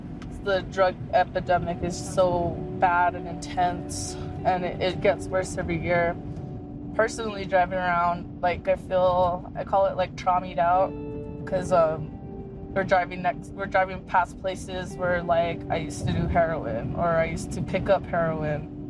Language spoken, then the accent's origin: English; Española, New Mexico, United States; Espanola, España, Northern New Mexico. It's my hometown.